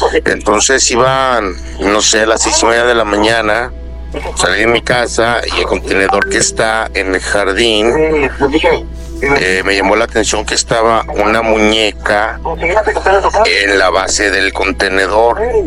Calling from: Aguascalientes, Mexico; de Aguascalientes

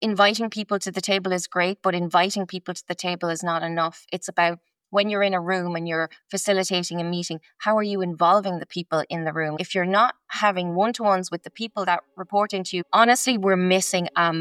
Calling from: Kildare, Leinster, Ireland; I'm joining from Ireland, from a place called Kildare in Ireland today

